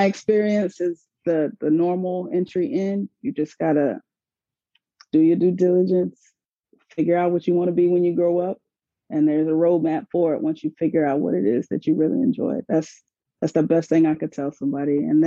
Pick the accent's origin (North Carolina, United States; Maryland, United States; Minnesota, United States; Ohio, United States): North Carolina, United States; I mean, because I'm from North Carolina. He's from North Carolina.